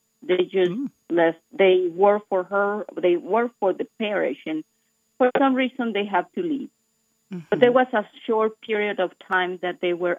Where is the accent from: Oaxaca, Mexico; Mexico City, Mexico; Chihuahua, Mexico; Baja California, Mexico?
Mexico City, Mexico; I'm from Mexico City.